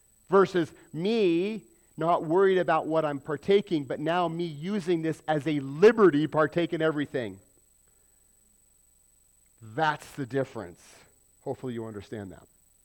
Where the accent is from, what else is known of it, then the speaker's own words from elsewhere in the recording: Pueblo, Colorado, United States; born there; I'm from the South. Born in Pueblo.